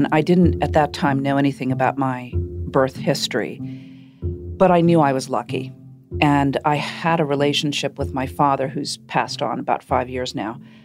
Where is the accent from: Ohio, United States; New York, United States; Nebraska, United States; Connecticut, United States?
Ohio, United States; Shaker Heights; I grew up in Shaker Heights, Ohio. My father was a surgeon, my mother, a stay-at-home mother.